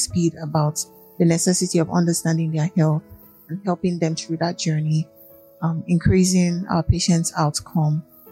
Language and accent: English; Nigeria; being the only Nigerian and being a Nigerian woman on that platform.